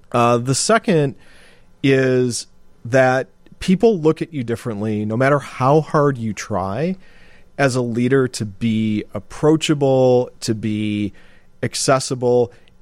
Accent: Illinois, United States; Because I grew up on the South Side.

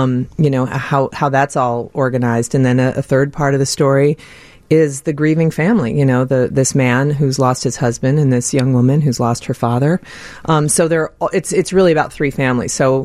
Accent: Chicago, Illinois, United States; Yeah, I was raised here in Chicago. My parents, my father lived out in Hinsdale, and my mother lived here in Chicago.

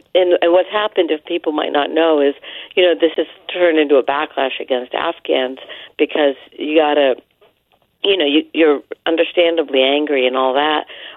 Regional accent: West Virginia, United States; I didn't miss this story because I'm from West Virginia, remember, and I've been here this past week

